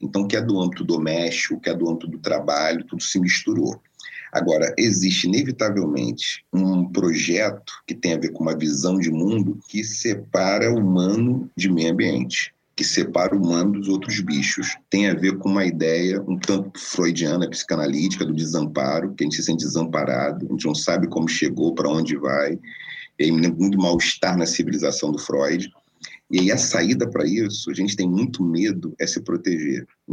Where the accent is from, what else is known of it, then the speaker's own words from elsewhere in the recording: Rio de Janeiro, Brazil; além de ter uma formação muito tradicional no subúrbio carioca, né, nasci em Oswaldo Cruz, onde fui criado e gestado e brinquei naquelas ruas ali